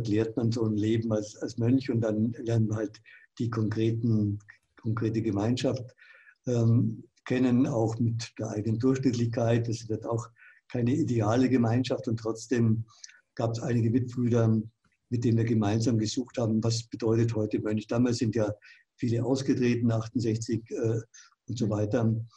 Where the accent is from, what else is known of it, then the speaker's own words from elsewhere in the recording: Munich, Bavaria, Germany; accent: Upper Bavarian; Ich bin in München groß geworden, da spricht man Oberbayerisch.